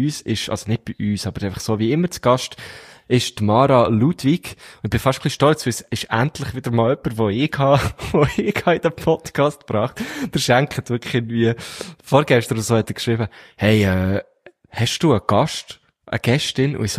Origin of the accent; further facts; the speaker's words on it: Switzerland; als richtiger Schweizer